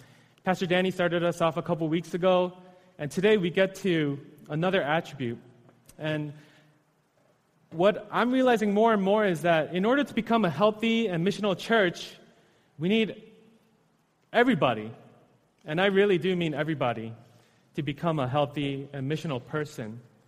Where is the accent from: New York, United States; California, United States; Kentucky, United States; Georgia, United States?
New York, United States; I'm a New Yorker.